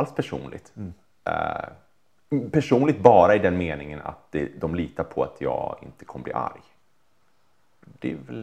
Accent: Sweden; folk talar med mig och öppnar upp om typ ämnen som råkar ha någonting att göra med att jag är från Sverige till exempel.

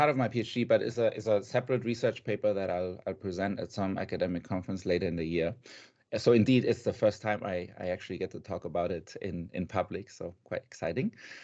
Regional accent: Germany; moved away as an adult; also born or lived in Hong Kong; now in Singapore; I'm half German, half Argentinian. I grew up in Germany with an Argentinian dad and a German mom. But I've lived in Asia since 2009.

